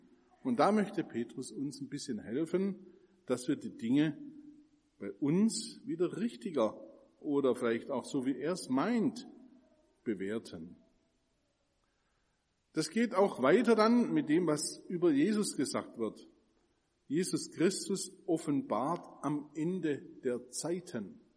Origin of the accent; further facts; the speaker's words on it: Kirchheim, Germany; Also wo ist meine Heimat? In Kirchheim. Und wo ist meine Heimat in Kirchheim? Auf dem Schafhof.